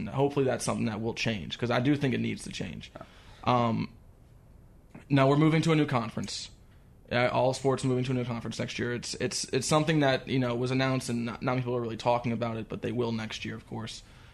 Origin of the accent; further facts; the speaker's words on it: Ireland; And I'm Irish, but I'm still a U.S. fan.